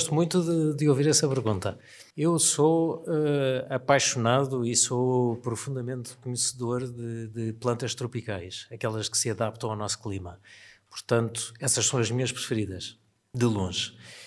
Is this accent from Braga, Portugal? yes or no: no; Lisbon, Portugal; Nasci em Lisboa, nasci na freguesia de Arroios. Ainda hoje vivo em Arroios.